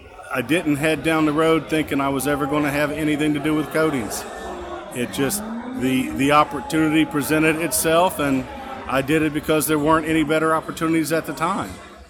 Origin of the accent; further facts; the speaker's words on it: Cincinnati, Ohio, United States; Well, I'm from the Cincinnati, Ohio area